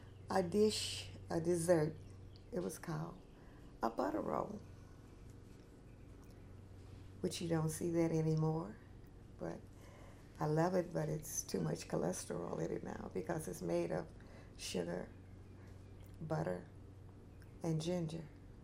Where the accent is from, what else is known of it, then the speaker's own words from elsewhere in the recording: Clayton, Mississippi, United States; born there; I was born in Clayton, Mississippi on November the 11th, 1935. Yeah, I'm now 75 years